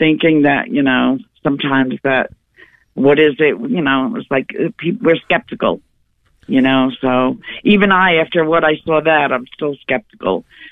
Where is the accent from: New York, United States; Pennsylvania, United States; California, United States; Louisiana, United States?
New York, United States; you know, I'm from New York.